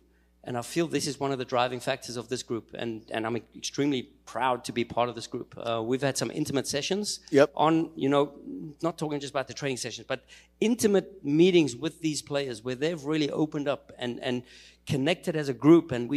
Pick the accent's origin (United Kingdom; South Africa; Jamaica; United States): South Africa; now in Germany; for me as a South African living in Germany